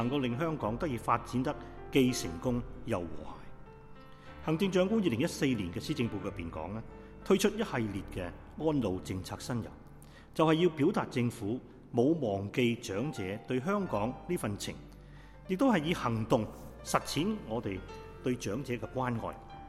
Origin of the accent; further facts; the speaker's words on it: China; 亦都系我哋中国人嘅元宵佳节